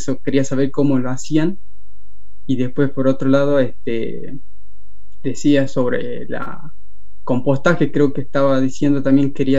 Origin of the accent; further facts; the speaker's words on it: Nazareno, Salta, Argentina; yo ahora actualmente estoy en Salta, pero yo soy del interior de Salta, bien al norte de Salta, de departamento de Santa Victoria, de un pueblo que es Nazareno, que está bien al norte.